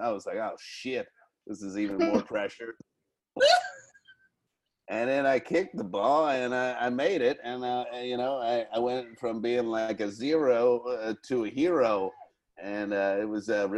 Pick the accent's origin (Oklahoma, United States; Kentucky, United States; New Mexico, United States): Kentucky, United States; I grew up in Kentucky.